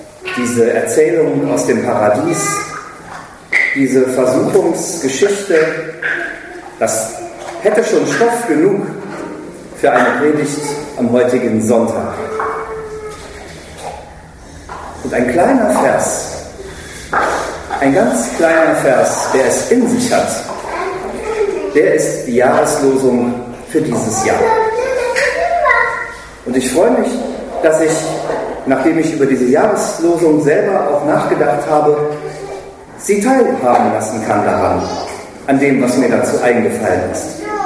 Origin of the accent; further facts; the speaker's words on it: Rhineland, Germany; denn ich bin im Rheinland geboren und groß geworden